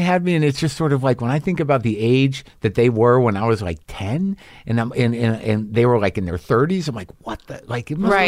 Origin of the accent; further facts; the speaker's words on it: Southwest, United States; I grew up in the Southwest, and there was Icy's.